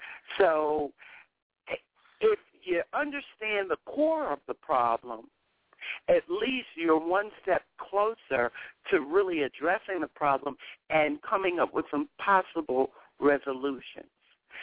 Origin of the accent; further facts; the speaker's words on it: Maryland, United States; I grew up in Maryland, all right, 3 hours south of here.